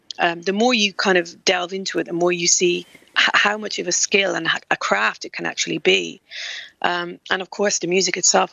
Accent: Dundrum, Leinster, Ireland; moved away as an adult; I grew up in Dundrum and had a load of big brothers and sisters

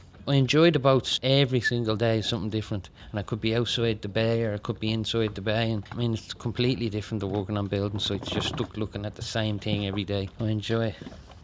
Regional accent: Dublin, Leinster, Ireland; I was from Ringsend and I used to love looking at the boats. And my grandfather was a docker

